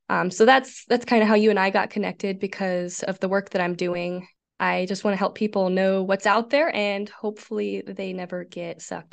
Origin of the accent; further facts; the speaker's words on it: Nebraska, United States; I'm from the Midwest, good old state of Nebraska.